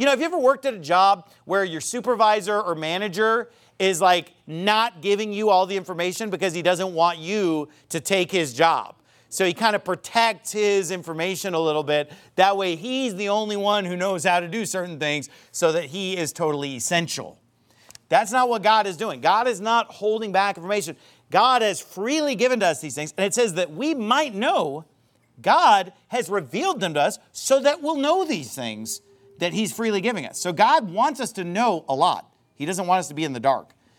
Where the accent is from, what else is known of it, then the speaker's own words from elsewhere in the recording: United States; Like, because we grew up in America, we don't think that way